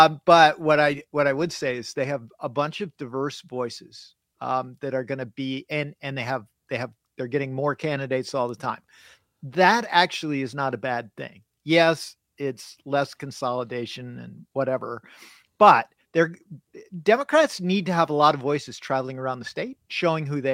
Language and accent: English; River Falls, Wisconsin, United States; the Fox River Valley with Green Bay or my hometown of River Falls or Pat in the Chippewa Valley